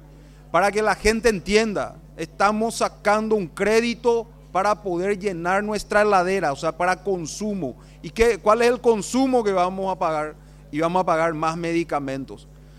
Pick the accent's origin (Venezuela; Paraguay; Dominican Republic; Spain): Paraguay; nosotros como país tenemos que redefinir qué es lo que queremos ofrecer como Estado paraguayo a nuestros conciudadanos